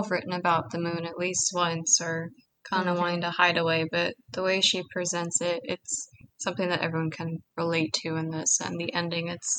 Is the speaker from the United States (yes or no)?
no; Philippines; I'm Filipino, and we're raised traditionally to be very reserved about our feelings